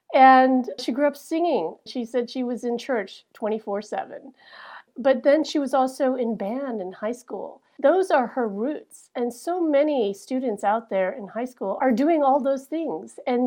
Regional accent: Midwest, United States; I'm from the Midwest. I don't even know where St. Anne is.

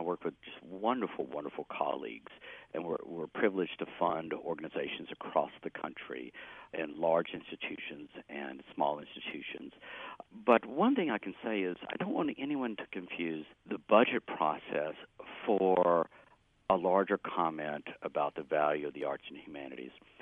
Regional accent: Mississippi, United States; also born or lived in New Orleans, Louisiana; I grew up in Mississippi. I was in New Orleans as a child

